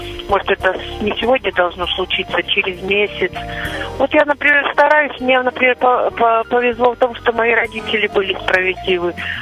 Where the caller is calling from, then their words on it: Voronezh Oblast, Russia; из Воронежской области.